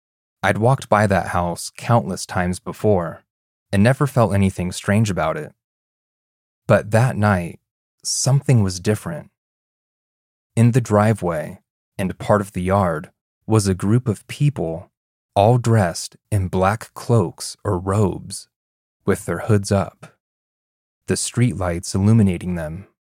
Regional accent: Namibia; This occurred in my hometown, a small coastal town in Namibia, a popular holiday destination, especially during December, which is summer for us.

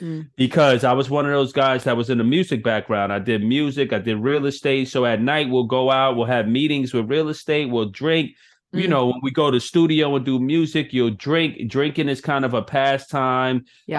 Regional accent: New York City, New York, United States; I'm from Brooklyn, New York. I am a decade sober.

